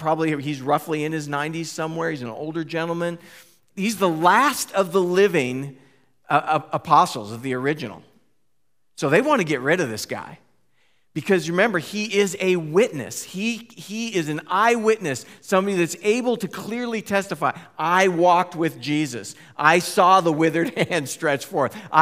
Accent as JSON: {"language": "English", "region": "West Coast", "country": "United States", "tie": "born or raised there", "said": "So for me, growing up on the West Coast, some of you have been traveled or gone places or seen, you know, I know what it looks like."}